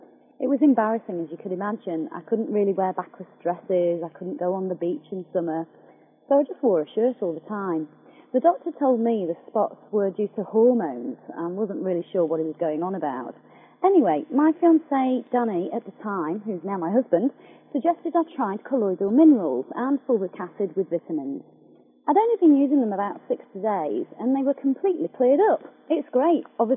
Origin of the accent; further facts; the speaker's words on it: Stockport, North West England, United Kingdom; I'm 30 years old, just, and I'm from Stockport.